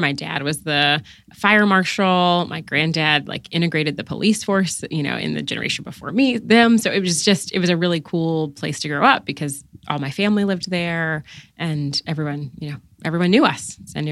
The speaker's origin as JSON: {"language": "English", "town": "Newport News", "region": "Virginia", "country": "United States", "tie": "born or raised there", "said": "Yeah, I grew up in Newport News, Virginia. So it's sort of tidewater. It's where, like, close to Virginia Beach and Hampton and Williamsburg."}